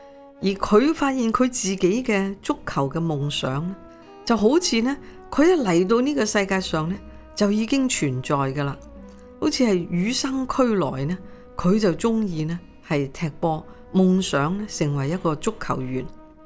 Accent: Hong Kong; 不过他又跟我们香港人都挺有关系。

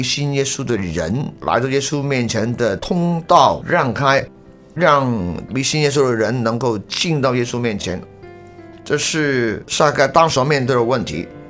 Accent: China; 从前我们中国人为日本人做事，我们称他为什么？汉奸是吧？

